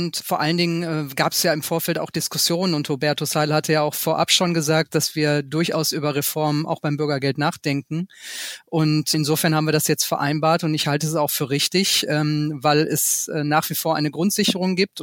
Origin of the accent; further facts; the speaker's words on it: North Rhine-Westphalia, Germany; Ich komme aus dem Ruhrgebiet und es ist uns wichtig, dass viele Menschen, so bin ich groß geworden